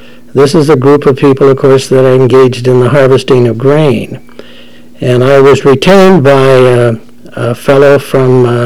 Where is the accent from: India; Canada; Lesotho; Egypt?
Canada; Calgary, Alberta; born there; I was born in Calgary, Alberta, in 1929. My parents, my mother and dad, had five sons. I was the second eldest of the five.